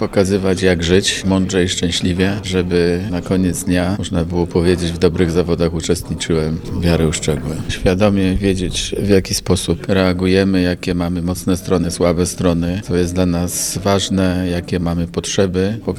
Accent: Kraków, Lesser Poland, Poland; jestem z Krakowa, z Duszpasterstwa Talent.

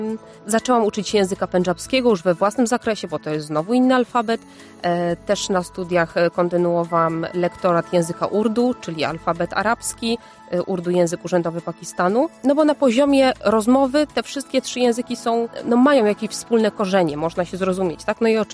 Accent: Opole, Opole Voivodeship, Poland; born there; moved away as an adult; now in Warsaw, Poland; Tak, urodziłam się w Opolu, w tej chwili mieszkam w Warszawie, przeprowadziłam się w trakcie studiów i tam już zostałam, także Opole często odwiedzam.

